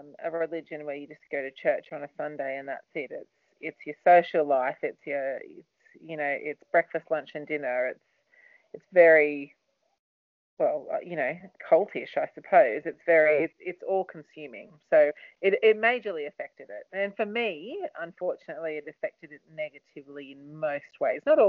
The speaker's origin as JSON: {"language": "English", "town": "Gymea Bay", "region": "New South Wales", "country": "Australia", "tie": "born or raised there", "said": "So I grew up in a little suburb in the Sutherland Shire called Guymere Bay."}